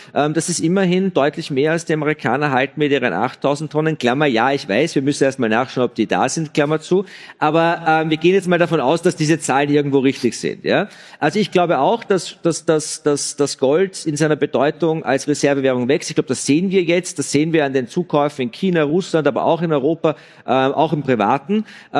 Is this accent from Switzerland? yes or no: no; Austria; Bei uns in Österreich sind es 400 Milliarden.